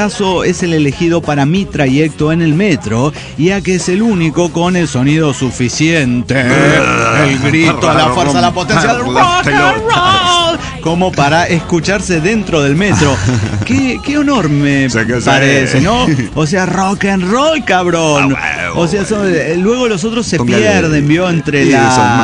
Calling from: Chile

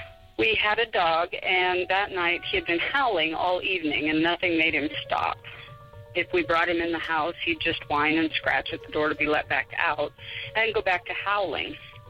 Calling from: Spokane, Washington, United States

